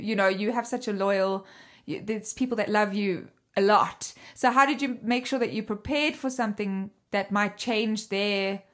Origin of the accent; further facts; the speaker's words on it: South Africa; I'm South African, as you can hear.